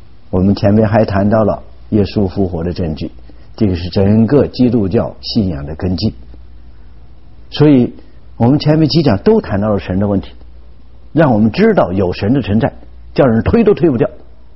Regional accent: China

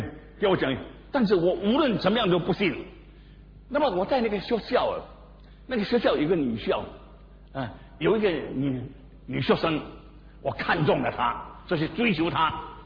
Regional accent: Singapore; 因为我新加坡人，他没有地方去调查。

